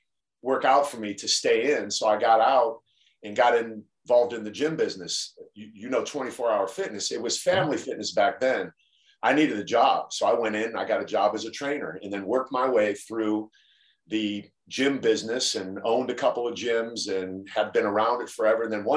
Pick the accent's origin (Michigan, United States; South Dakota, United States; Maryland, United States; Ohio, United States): Ohio, United States; Canton; So I grew up in Canton, Ohio, and joined the Marine Corps at age 17.